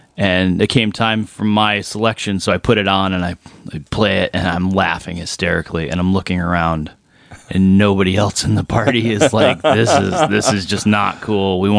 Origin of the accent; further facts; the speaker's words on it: New York, United States; I grew up in upstate New York. Now, we're going to say northern New York, because there's a difference between upstate, Poughkeepsie, Albany, northern New York, which is, I might as well be Canadian.